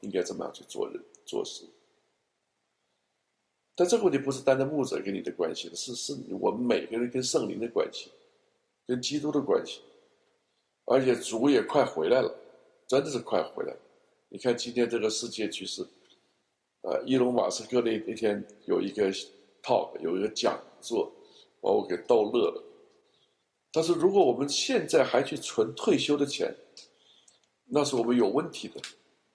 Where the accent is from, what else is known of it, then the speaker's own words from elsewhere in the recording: China; 我说我从小到大，我在中国大陆成长